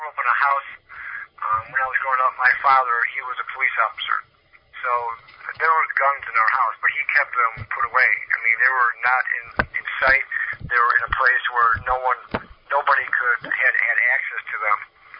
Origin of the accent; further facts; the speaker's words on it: Chicago, Illinois, United States; You know, I'm from Chicago, you know, and Chicago over the past couple of years is like now the murder capital of the world.